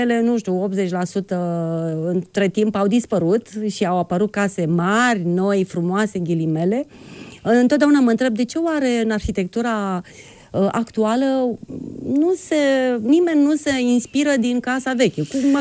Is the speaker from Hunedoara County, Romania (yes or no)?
no; Tulcea, Tulcea County, Romania; now in Humulești, Romania; Vin de la Tulcea, dar casa mea acum este Humulești. Aici iubesc, aici trăiesc, aici muncesc.